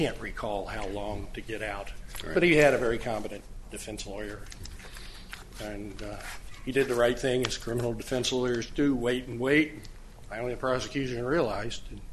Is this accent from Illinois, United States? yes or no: yes; Peoria, Illinois, United States; I know of my own, I'm from Peoria